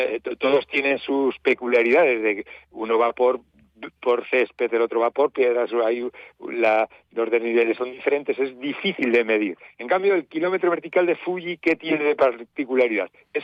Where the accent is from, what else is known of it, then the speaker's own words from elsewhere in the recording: Matienzo, Cantabria, Spain; el echar a andar en Matienzo, pues sí, aparte que es mi pueblo